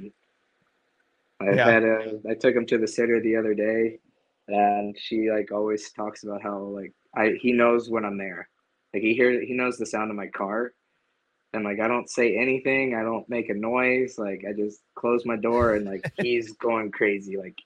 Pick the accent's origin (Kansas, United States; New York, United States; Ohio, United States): Ohio, United States; Cincinnati; Growing up in Cincinnati, I was a huge Reds fan